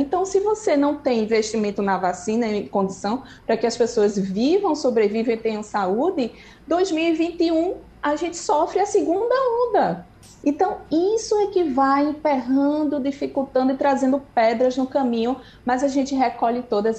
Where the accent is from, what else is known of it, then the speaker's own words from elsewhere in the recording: Brazil; Wagner, eu sou brasileira, não desisto nunca.